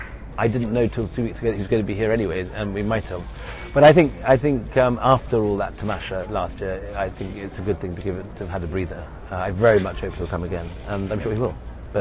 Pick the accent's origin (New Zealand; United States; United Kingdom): United Kingdom; Edinburgh, Scotland; I'm from Edinburgh, why am I not in this list?